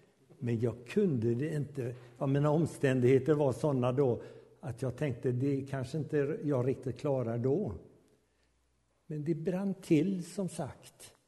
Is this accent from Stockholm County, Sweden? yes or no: no; Dyrön, Västra Götaland County, Sweden; utan jag är faktiskt bohuslänning. Kommer från en liten ö som heter Dyrön.